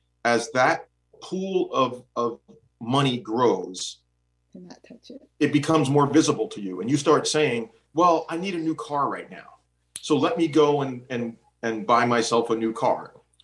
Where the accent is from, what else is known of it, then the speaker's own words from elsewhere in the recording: Hudson, United States; When I grew up in Hudson, I was fortunate in that my parents owned a business, right?